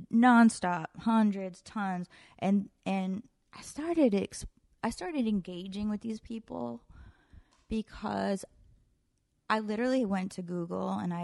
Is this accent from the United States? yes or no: yes; New Hampshire, United States; I'm just some girl that barely leaves her apartment. I grew up in New Hampshire. I'm not religious. I wasn't bar mitzvahed.